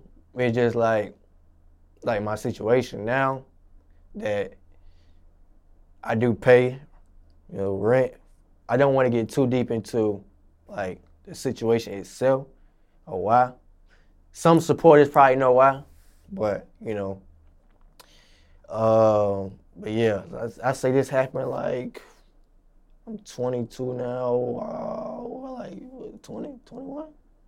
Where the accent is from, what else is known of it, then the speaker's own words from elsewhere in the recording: Augusta, Georgia, United States; I'm from Forest Brook Apartments. You know that's where the apartments at, you know what I'm saying? That will raise me. That's what made me the man I am today. You know, if you know you're from Augusta, you know, got Forest Brook right there